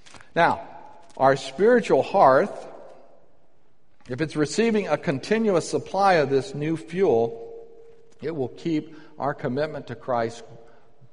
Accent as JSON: {"language": "English", "town": "Birmingham", "region": "Alabama", "country": "United States", "tie": "born there", "said": "I'm a Southerner, born in Birmingham, Alabama. You play … I will stand up and salute."}